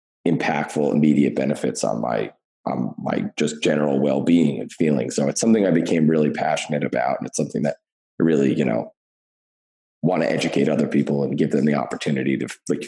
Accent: New Jersey, United States; I'm from New Jersey, we don't have recreational cannabis, and our medical cannabis is very difficult to get.

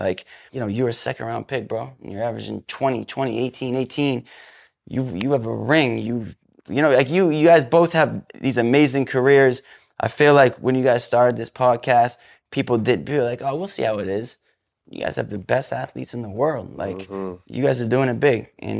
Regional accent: New England, United States; I'm going with, I'm from New England, so I'm going with Bill Russell at the five.

